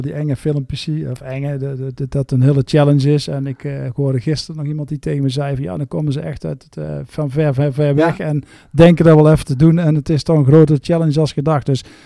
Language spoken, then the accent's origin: Dutch; Bladel, North Brabant, Netherlands; ik kom uit Bladel natuurlijk. Ik heb in Bladel altijd een bedrijf gehad.